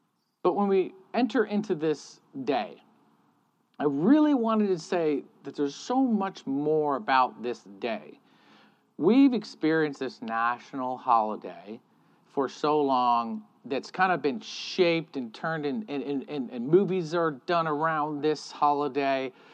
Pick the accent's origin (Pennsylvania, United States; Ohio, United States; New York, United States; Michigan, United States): Michigan, United States; I don't know about you, but growing up in Michigan, it was watching the Lions lose every single Thanksgiving, right?